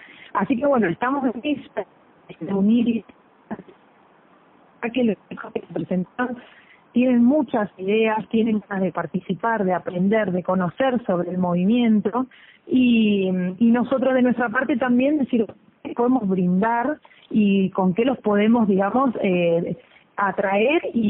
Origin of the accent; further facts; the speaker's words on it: Bahía Blanca, Buenos Aires Province, Argentina; now in Tornquist, Argentina; yo no soy de Torkins, en realidad soy de Bahía Blanca y me casé y vivo hace unos 8 años acá en Torkins